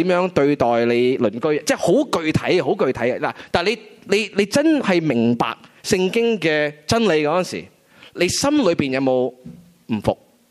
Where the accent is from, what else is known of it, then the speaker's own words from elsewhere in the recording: Hong Kong; 但系我觉得作为我哋香港人咧